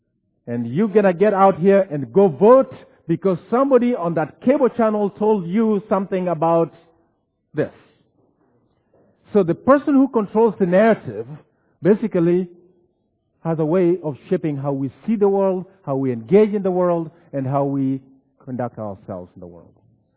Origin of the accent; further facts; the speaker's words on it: Kenya; I grew up in Kenya. You got that right. And I grew up in Kenya Mennonite Church